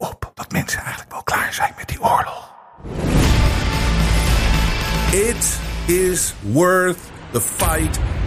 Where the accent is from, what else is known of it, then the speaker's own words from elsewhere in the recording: Netherlands; Terwijl wij zijn Nederlanders. Wij kunnen echt wel wat handelen.